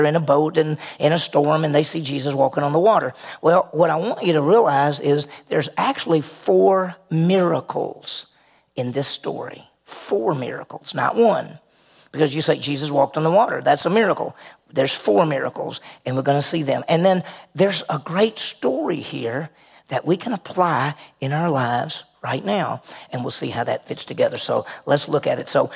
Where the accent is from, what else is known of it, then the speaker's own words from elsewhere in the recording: Vicksburg, Mississippi, United States; I grew up in Vicksburg. There's the Mississippi River right there in Vicksburg.